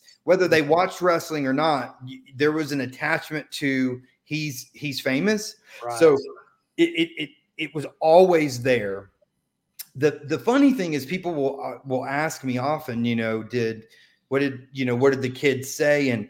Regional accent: Tampa, Florida, United States; born there; So I was born in Tampa.

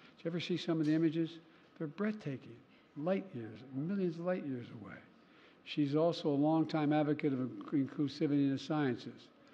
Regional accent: Scranton, Pennsylvania, United States; I grew up in Scranton, Pennsylvania, hearing from my grandpa.

